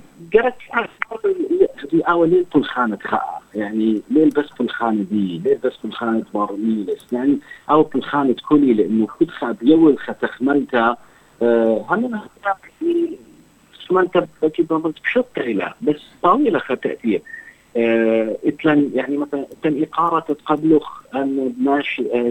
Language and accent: Arabic; Libya; يعني أنا ليبي